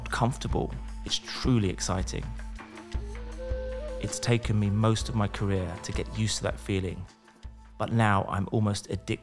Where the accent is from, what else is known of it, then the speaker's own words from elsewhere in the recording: London, United Kingdom; I'm a designer from London.